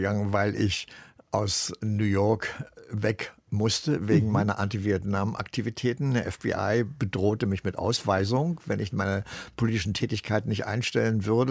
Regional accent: Germany; ich als Deutscher

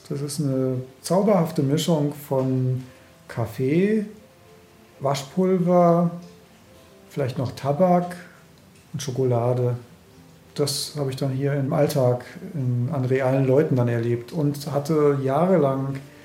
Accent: Germany; Also ich bin ja in der DDR aufgewachsen eben.

